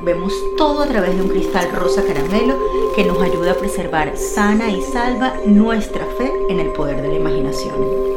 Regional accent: Venezuela; moved away; porque como venezolana ha sido precioso a estas alturas de mi vida, después de la distancia

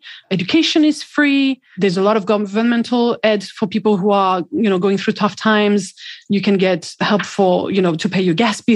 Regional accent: Lyon, Auvergne-Rhône-Alpes, France; born or raised there

